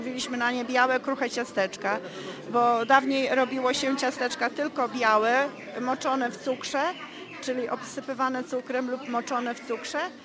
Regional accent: Lignowy Szlacheckie, Pomeranian Voivodeship, Poland; ja pochodzę z Lignów Szlacheckich, z wsi leżącej na Kociewiu

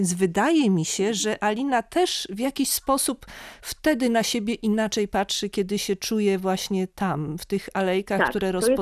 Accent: Olsztyn, Warmian-Masurian Voivodeship, Poland; Ja jestem z Olsztyna

